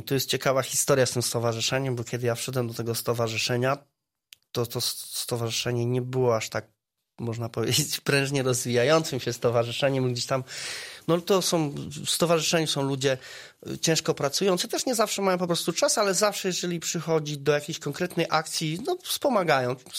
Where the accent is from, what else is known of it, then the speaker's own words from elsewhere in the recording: Wrocław, Lower Silesian Voivodeship, Poland; born there; now in Zielona Góra, Poland; z urodzenia jestem wrocławianinem, z serca już od dawna, od kilkunastu lat lubuszaninem, zielonogórzaninem.